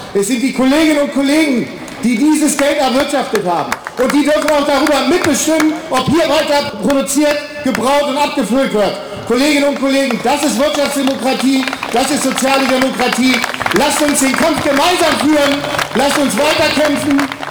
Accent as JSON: {"language": "German", "town": "Hanover", "region": "Lower Saxony", "country": "Germany", "tie": "born or raised there", "said": "sondern ich bin in Linden aufgewachsen."}